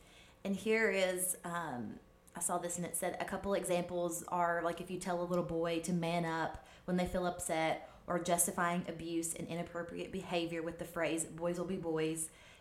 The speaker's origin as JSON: {"language": "English", "region": "Kentucky", "country": "United States", "tie": "born or raised there", "also_born_or_lived": "Alabama", "said": "I grew up in Kentucky, but I never had gone to a hockey game. My parents weren't into hockey. And when we moved to Alabama"}